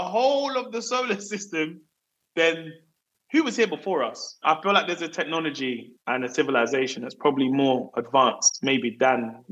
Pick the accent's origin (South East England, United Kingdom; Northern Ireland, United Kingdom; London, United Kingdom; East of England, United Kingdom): London, United Kingdom; when people say where you're from, you have to say, you can't just say London, you say I'm from South London to differentiate.